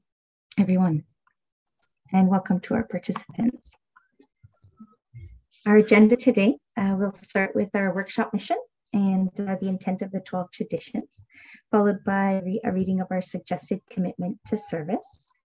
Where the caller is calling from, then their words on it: Toronto, Ontario, Canada; I'm calling in from Toronto